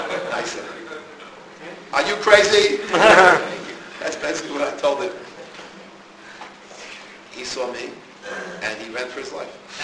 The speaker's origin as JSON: {"language": "English", "region": "New York", "country": "United States", "said": "right away, I'm from New York, anytime I hear some noise, I get frightened"}